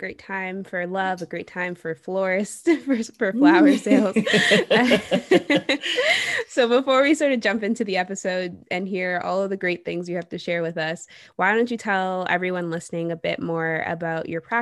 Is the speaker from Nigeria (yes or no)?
yes; Nigeria; you know, I'm Nigerian and my parents, again, I think they met when they were like 5 years old.